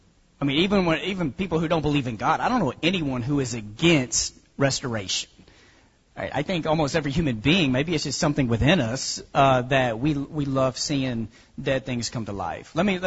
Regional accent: Texas, United States; I grew up in Texas.

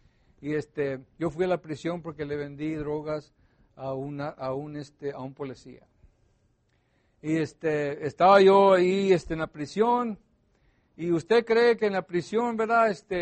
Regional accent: San Antonio, Texas, United States; yo me crié en San Antonio, en San Antonio, Texas, allá en un barrio donde mis abuelos, mis papaces y todos mis primos y tíos, todos estaban involucrados en la mafia

